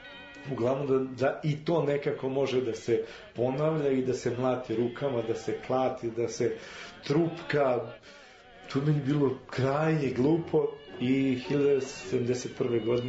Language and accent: Serbian; Dobanovci, Belgrade, Serbia; born or raised there